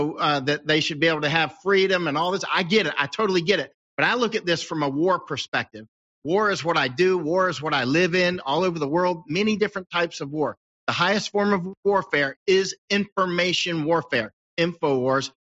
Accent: Florida, United States; moved away; I grew up in Florida, went to school in Florida, Massachusetts, North Carolina, Ohio. I've lived all over the country

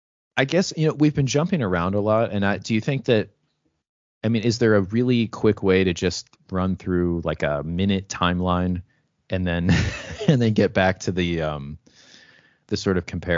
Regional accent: New Jersey, United States; I was at like a family Christmas party, and you know, I'm from New Jersey.

